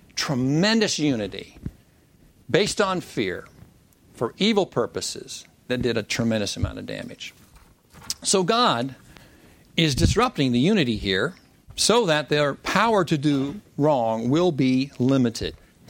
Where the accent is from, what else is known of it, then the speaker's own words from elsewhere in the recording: United States; Now, I'm an American, and what makes it interesting to be here is the differences between America and Belgium and all the other cultures.